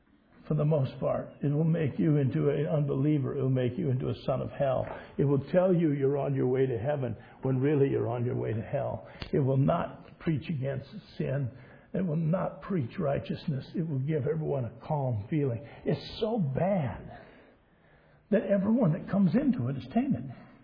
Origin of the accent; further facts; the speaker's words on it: United States; I'm Catholic. I'm American.